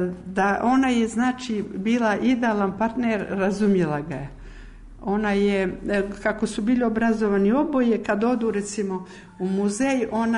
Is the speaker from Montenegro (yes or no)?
yes; Montenegro; I ja kao Crnogorka i mislim svako od naših ljudi, skromna